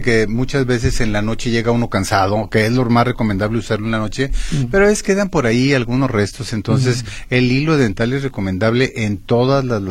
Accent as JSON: {"language": "Spanish", "country": "Mexico", "said": "que nosotros somos muy, muy, muy, muy dados a eso como mexicanos."}